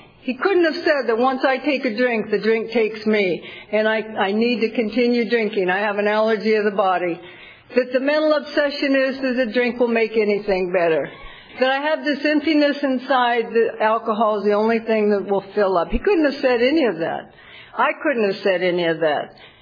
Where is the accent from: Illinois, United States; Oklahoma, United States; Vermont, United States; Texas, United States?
Texas, United States; Galveston; born there; I was born in Galveston, Texas.